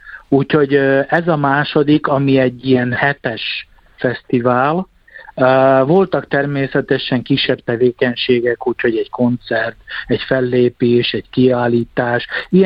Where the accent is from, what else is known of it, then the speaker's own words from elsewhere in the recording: Slovakia; magyarok vagyunk a magyar lakta területről, Magyarországon azt szokás mondani, hogy felvidéki magyarok, úgyhogy mi innen származunk